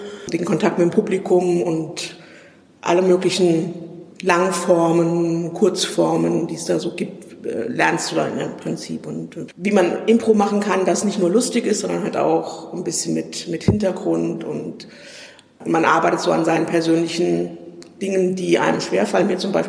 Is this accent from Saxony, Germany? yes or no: no; Aschaffenburg, Bavaria, Germany; ich komme aus Aschaffenburg ursprünglich